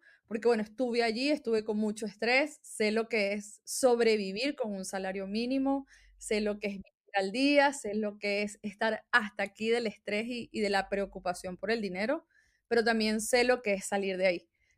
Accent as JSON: {"language": "Spanish", "country": "Venezuela", "moved": "as an adult", "said": "es una mujer migrante. Soy venezolana, nací en Venezuela. Sin embargo, hace 7-8 años aproximadamente salí de mi país."}